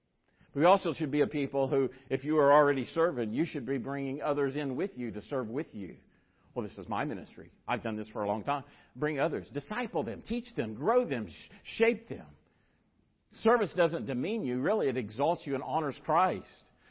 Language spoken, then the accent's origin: English; Webb City, Missouri, United States; I grew up in Southwest Missouri and graduated from Webb City High School.